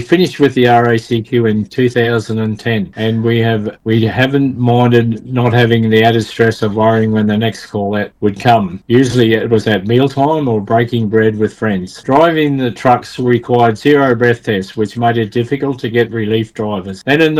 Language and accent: English; Upper Kedron, Queensland, Australia; On April the 16th, 1946, I was born on Dad's in the neighbouring locality, Upper Kedron, now known as the Pickering Hill Estate, as was my father before me.